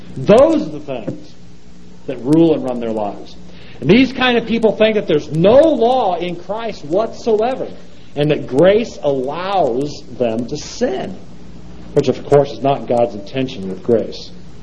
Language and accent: English; United States; I, as an American, at this present time, standing on American soil, am in a foreign nation.